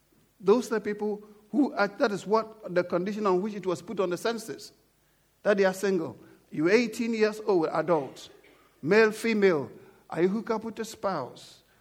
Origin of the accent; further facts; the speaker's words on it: United Kingdom; As it were, they are Europeans and we are British.